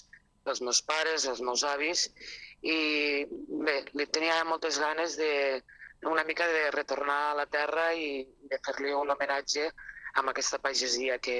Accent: Les Borges Blanques, Catalonia, Spain; now in Barcelona, Spain; jo soc de les Borges Blanques, de la comarca de les Garrigues, i tot i que visc a Barcelona, de jove havia estat molt vinculada al món de la pagesia per casa, pels meus pares, els meus avis

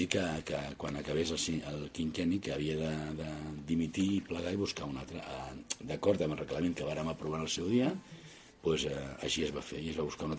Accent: Montgat, Catalonia, Spain; born there; Jo soc nascut a Montgat, em vaig casar amb la Montserrat, que és d'aquí Tiana totavia

